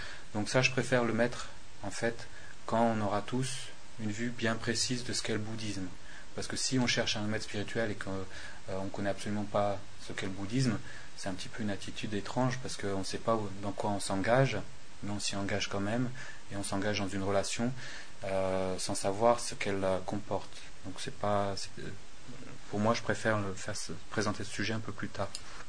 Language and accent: French; Paris, Île-de-France, France; Je suis d'origine française, j'ai grandi à Paris